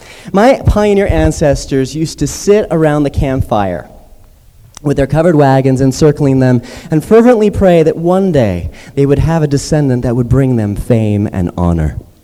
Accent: Las Vegas, Nevada, United States; also born or lived in Utah; I was born a Mormon in Utah, but I grew up in Las Vegas, the armpit of capitalism.

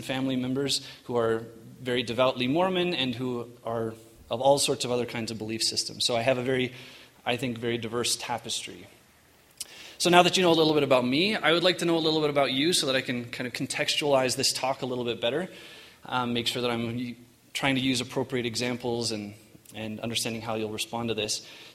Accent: Western Canada, Canada; I was born and raised in Mormon in Western Canada. I come from a long line of Mormons, went to very Mormon high school

